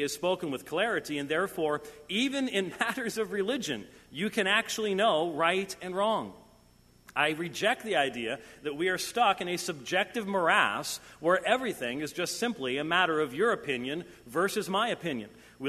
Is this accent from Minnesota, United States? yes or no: yes; Minneapolis, Minnesota, United States; I was raised in Minneapolis, for crying out loud, where it's nice and cold.